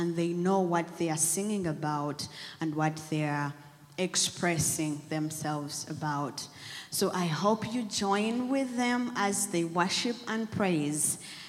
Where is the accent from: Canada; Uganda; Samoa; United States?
Uganda; We came from Uganda, East Africa, to worship with you this morning.